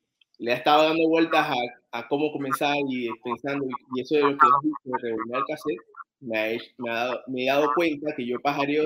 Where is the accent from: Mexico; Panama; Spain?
Panama; Panama City, Panamá; Yo nací en Ciudad de Panamá, sí, soy segunda generación aquí en la ciudad, mi mamá también nació en Panamá, pero mi familia, ambas familias son del Caribe. La familia de mi mamá es de Bocas del Toro